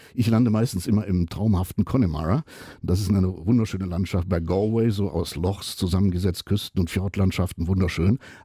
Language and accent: German; Cologne, North Rhine-Westphalia, Germany; zu meiner Heimatstadt Köln